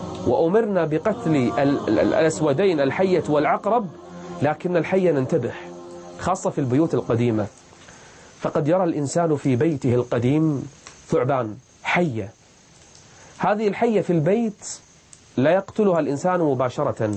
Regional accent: Kuwait; accent: Kuwaiti; أو إحنا بلهجتنا الكويتية نسميه البراعصي

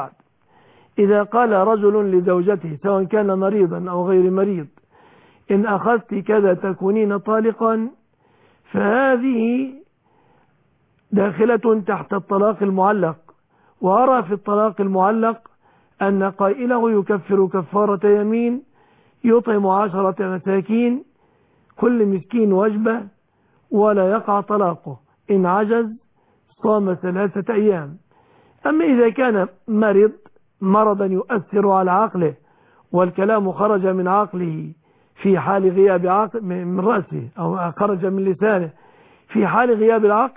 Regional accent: Egypt; بلادنا مصر

